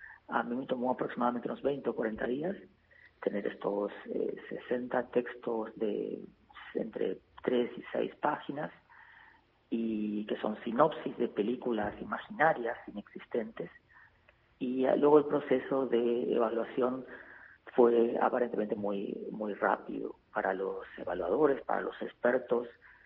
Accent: Argentina; moved away; Llevo 20 años viviendo fuera de Argentina, pero a todos los efectos soy un escritor argentino.

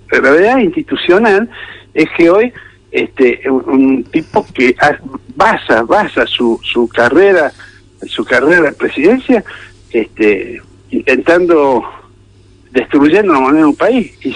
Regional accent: Argentina; como argentino

